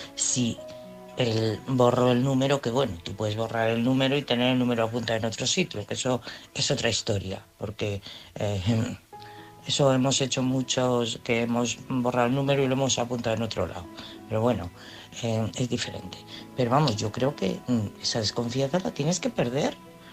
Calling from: Madrid, Community of Madrid, Spain; de Madrid.

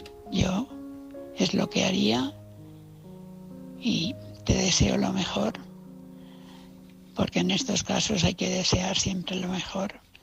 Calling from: Valencia, Valencian Community, Spain; de Valencia.

